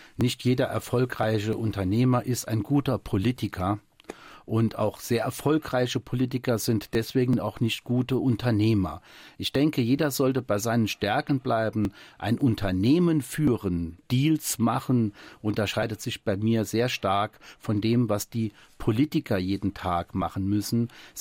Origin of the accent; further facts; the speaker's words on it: Italy; now in Germany; Das ist mein Temperament als Italiener. Lässt einen als Gastarbeiterkind niemals los.